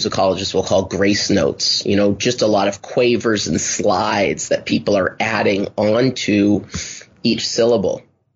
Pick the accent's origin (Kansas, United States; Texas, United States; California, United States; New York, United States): California, United States; Los Angeles; I grew up in Los Angeles, and I remember listening